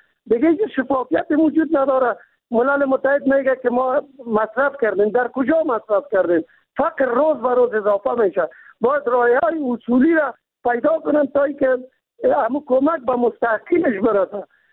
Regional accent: Kabul, Afghanistan; ما چون خود از کابل هستیم

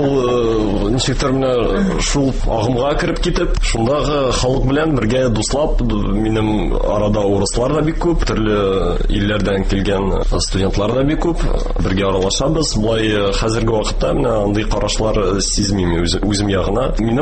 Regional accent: Nizhnekamsk, Tatarstan, Russia; moved away as an adult; Үзем Түбән Кама районының туып үскән кеше инде. Мәктәпне шунда бетердем инде, татар гимназиясын.

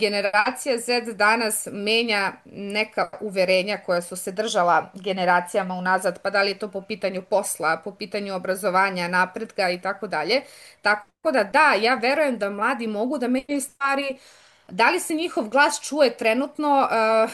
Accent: Bor, Southern and Eastern Serbia, Serbia; also born or lived in Belgrade; Ja sam se prvo iz Beograda vratila u Bor, a onda sam se iz Bora vratila u selo koje ima 263 stanovnika po popisu, poslednjem.

